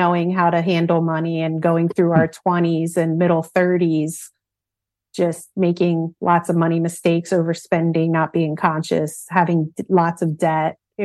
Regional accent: Philadelphia, Pennsylvania, United States; Philadelphia.

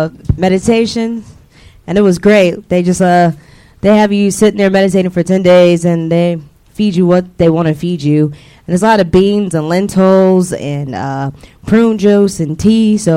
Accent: Detroit, Michigan, United States; I'm from Michigan, Detroit.

